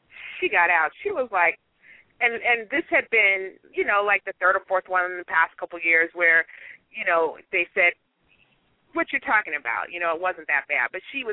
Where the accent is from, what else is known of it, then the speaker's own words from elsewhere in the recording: California, United States; I grew up in California. If the earthquake isn't over five and a half, I'm just like, whatever.